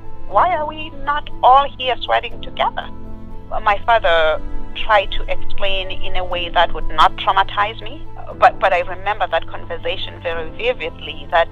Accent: Durban, KwaZulu-Natal, South Africa; now in Maryland, United States; I grew up in Durban, South Africa. That is where my childhood was, and that is where my education and teaching was.

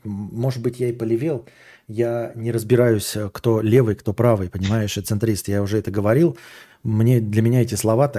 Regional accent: Yakutsk, Sakha Republic, Russia; born there; Но у меня есть какие-то азиатские черты лица, и... я жил, ну, родился в Якутске

